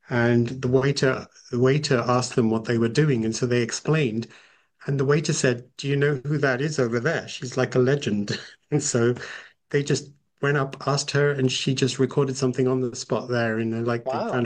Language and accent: English; England, United Kingdom; also born or lived in Africa; who didn't grow up in India, who was always, I was born in Africa, and then we came to England, I never saw these singers' faces.